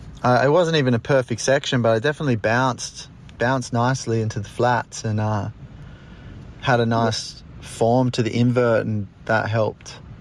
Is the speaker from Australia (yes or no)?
yes; Australia; I'm from Australia. I don't know this rule.